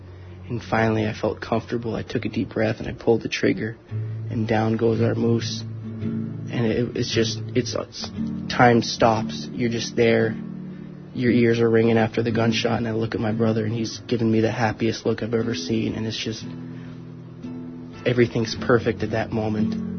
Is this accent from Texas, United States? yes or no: no; Bethel, Alaska, United States; I'm a senior from Bethel, Alaska. And for all of you wondering, it is in the southwest region. It is along the Kuskokwim River.